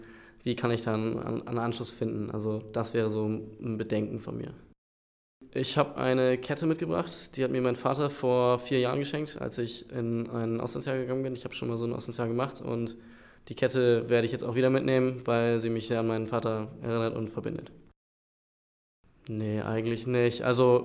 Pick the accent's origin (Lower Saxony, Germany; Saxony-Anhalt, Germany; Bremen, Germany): Bremen, Germany; ich komme aus Bremen und ich werde meinen Freiwilligendienst in Peru machen.